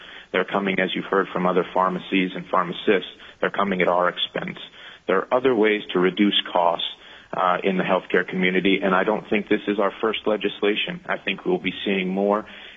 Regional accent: Alaska, United States; After graduation in 2008, I moved back to my home state to work in this independent pharmacy in Soldotna.

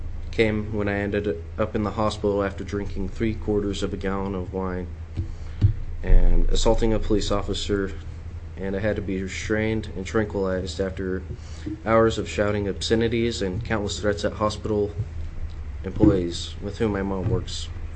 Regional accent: Salt Lake City, Utah, United States; born there; now in Petersburg, United States; I'm 17 years old, and I was born in Salt Lake City, Utah. I now live in Petersburg.

